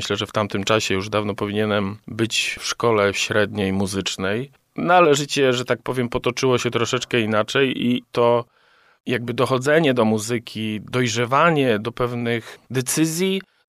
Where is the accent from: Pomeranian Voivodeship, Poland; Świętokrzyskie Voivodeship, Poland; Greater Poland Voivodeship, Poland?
Greater Poland Voivodeship, Poland; Kalisz; moved away as an adult; Tak, urodziłem się w Kaliszu. Tutaj oczywiście szkoła podstawowa, później szkoła średnia. No i później, że tak powiem, wyjechałem do Poznania na studia teologiczne.